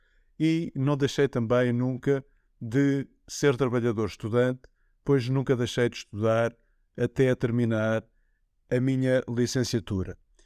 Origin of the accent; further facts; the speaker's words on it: Lisbon, Portugal; born there; Eu nasci em Lisboa